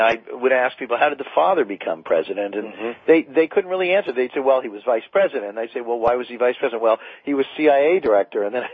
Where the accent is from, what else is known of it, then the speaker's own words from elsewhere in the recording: United States; I realized that we Americans don't take enough responsibility, personal responsibility, for what our country does